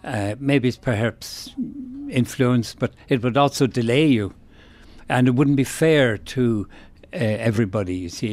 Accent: Ballyjamesduff, County Cavan, Ireland; I'm from Ballygemstuff, and the priest entered the tidy towns back in the late 50s

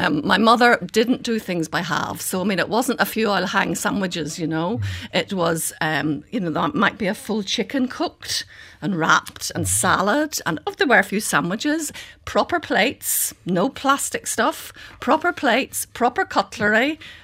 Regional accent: Coleraine, Northern Ireland, United Kingdom; Coleraine, I grew up in Coleraine, but on the Port Stewart Road. So we were only 3 miles from what I would consider one of the most beautiful beaches in the world.

